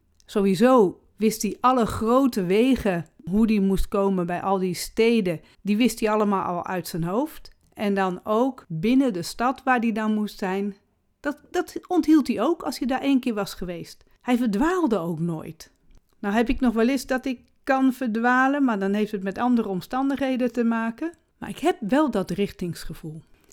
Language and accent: Dutch; Almelo, Overijssel, Netherlands; born there; Ik ben in Almelo geboren. En ik weet dat ik daar geboren ben in een straat vlakbij de spoorwegovergang.